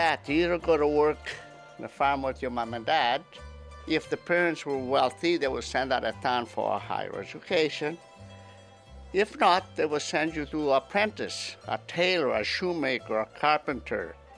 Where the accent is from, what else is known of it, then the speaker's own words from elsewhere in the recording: Italy; moved away; You know, we come from Italy with nothing.